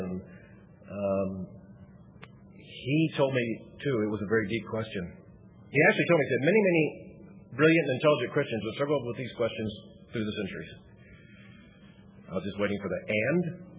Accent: Florida, United States; born there; I was born in Florida, and there aren't very many of us. And those of us who were born there generally left. But everyone from the north came. But I was born in Central Florida

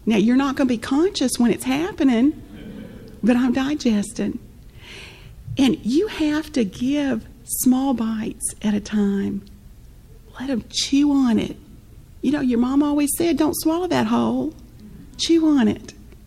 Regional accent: the South, United States; and I'm from the South, y'all, so I'm not sure where everybody's from

